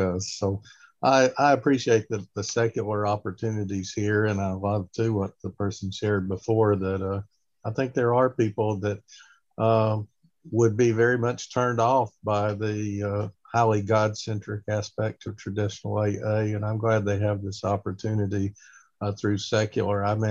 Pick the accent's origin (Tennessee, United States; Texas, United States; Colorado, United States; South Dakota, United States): Tennessee, United States; Chattanooga; That's right. … from Chattanooga, Tennessee.